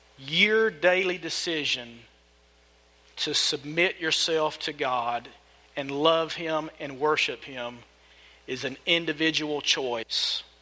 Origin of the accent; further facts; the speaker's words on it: Blakely, United States; I am from Blakely. I like things simple.